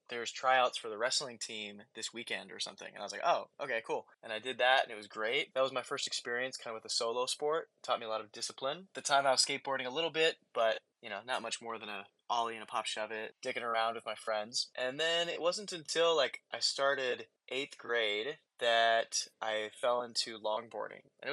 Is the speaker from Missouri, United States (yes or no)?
no; Oregon, United States; now in Los Angeles, United States; I'm from Pacific Northwest up in Oregon. You know, same kind of neck of the woods as Daryl.